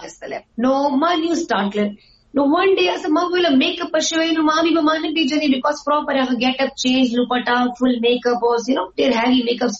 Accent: Lakki Marwat, Khyber Pakhtunkhwa, Pakistan; زه لکی مروت نه ما، او چې کوم ما فیملی دا غټوله ټاون کې سیټل ده، مطلب زه تعلق چکم ده ما بیسیکلی جنوبی اضلاع سایډ نه ده.

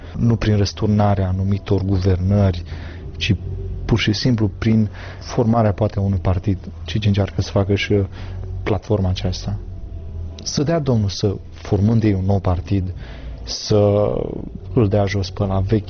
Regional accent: Moldova; sunt din Republica Moldova, o țară mică, cu puțini oameni, dar cu inima mare.

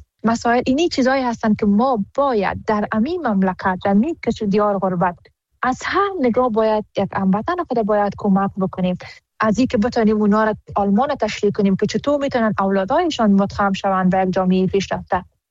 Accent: Afghanistan

